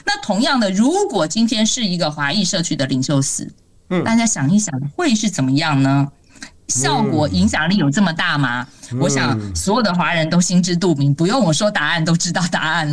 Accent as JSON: {"language": "Chinese", "country": "Taiwan", "lives_now": "Canada", "said": "加拿大人恐怕普遍来说没有像我们台湾人民这么样就热衷于这个国政治这一块"}